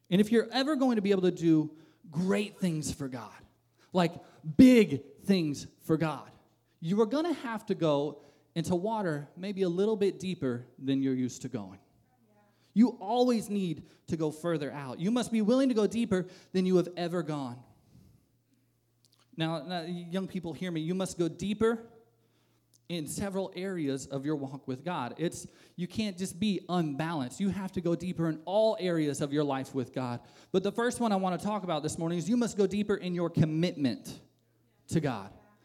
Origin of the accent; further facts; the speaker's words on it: Florida, United States; But growing up in Southwest Florida, I was always at the beach.